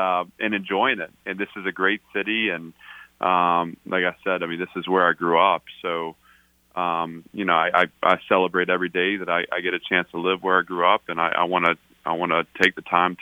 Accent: Nashville, Tennessee, United States; Well, listen, I'm a Nashvillian, and I'm enjoying living in my city. This is my hometown, and I want my family to experience it.

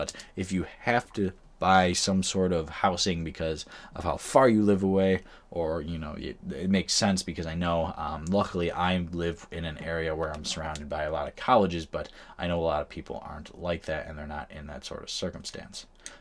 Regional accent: New York, United States; I'm from New York.

